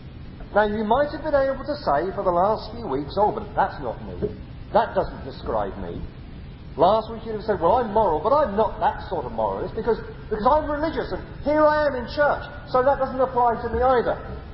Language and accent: English; England, United Kingdom; I'm English, and being English, I've been brought up in a Christian country because this is a Christian country